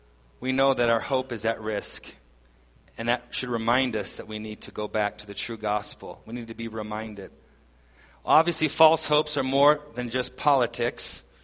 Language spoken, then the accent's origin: English; Italy; English is a second language; since I come from Italy, and having hope in Italian politicians is not even a temptation.